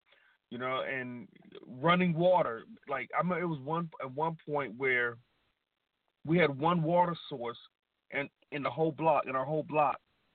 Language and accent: English; Sierra Leone; You know, I come from, you know, my family, we're from Sierra Leone.